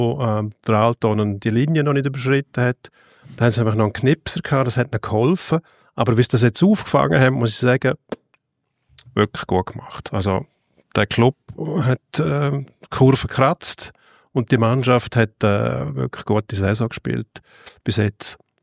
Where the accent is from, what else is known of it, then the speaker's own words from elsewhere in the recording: German-speaking Switzerland, Switzerland; Also, Lausanne Tigers, ja, das ist für uns Deutschschweizer natürlich Tigers, die sehr interessant sind.